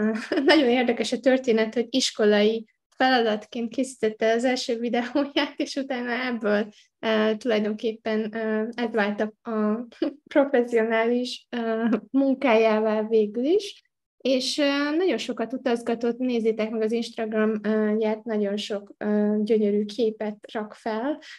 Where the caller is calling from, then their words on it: Singapore; én Szingapurból jöttem ma, vagy jelentkezek be ma